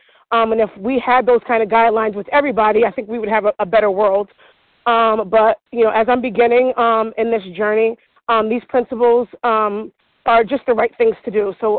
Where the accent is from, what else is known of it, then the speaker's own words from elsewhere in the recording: Connecticut, United States; I'm from Connecticut.